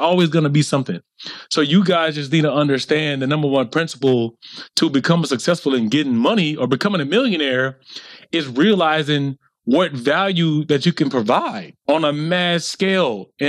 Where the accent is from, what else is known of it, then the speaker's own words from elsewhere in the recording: the South, United States; because of my skin color and because of me growing up in the South